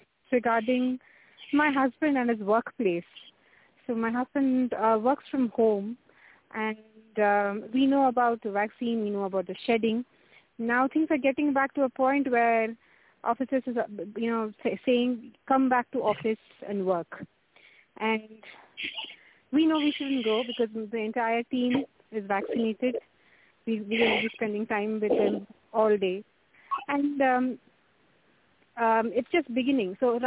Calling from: Germany; And I'm calling in from Germany.

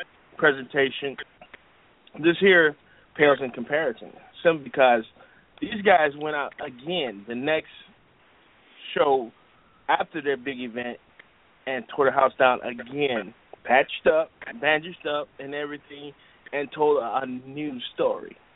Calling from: Chicago, Illinois, United States; from Chicago.

